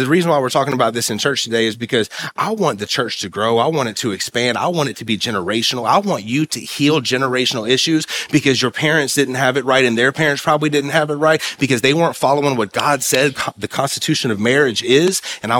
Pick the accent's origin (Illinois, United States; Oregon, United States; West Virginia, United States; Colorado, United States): West Virginia, United States; I'm from West Virginia. I can't count like that.